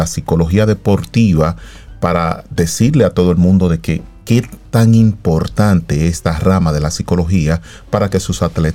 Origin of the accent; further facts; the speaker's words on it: Dominican Republic; De los tres psicólogos deportivos que somos dominicanos